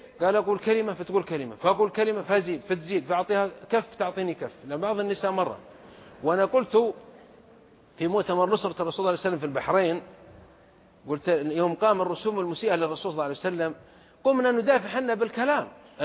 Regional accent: Saudi Arabia; عندنا في السعودية

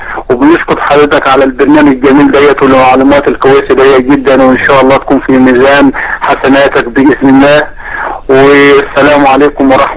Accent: Egypt; now in Jordan; انا هنا مصري مقيم في الاردن،

